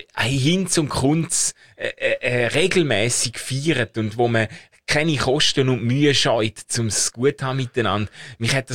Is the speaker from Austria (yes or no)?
no; Schaffhausen, Switzerland; Wo ich ja damit aufgewachsen bin, gell, als Schaffhauser.